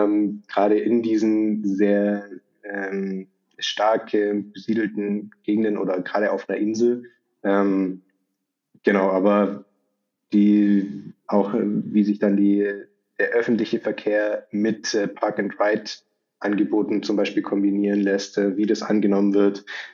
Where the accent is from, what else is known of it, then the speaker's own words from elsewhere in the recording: Tettnang, Baden-Württemberg, Germany; Genau, Tettnang ist Baden-Württemberg noch und Lindau liegt ja schon in Bayern